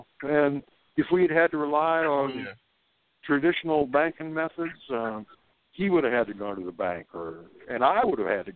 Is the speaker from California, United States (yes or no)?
no; South Carolina, United States; right here in South Carolina, my home state, for many, many decades.